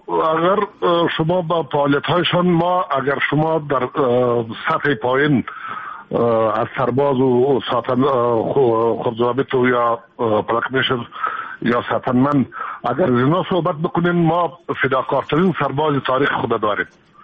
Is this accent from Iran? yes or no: no; Afghanistan; اینا بفهمن که همه ما افغان هستیم، یعنی سرزمین از ماست